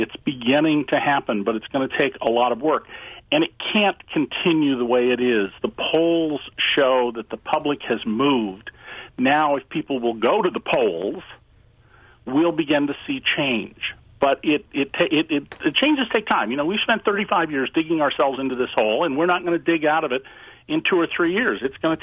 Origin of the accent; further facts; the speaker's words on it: California, United States; because college was free when I grew up in California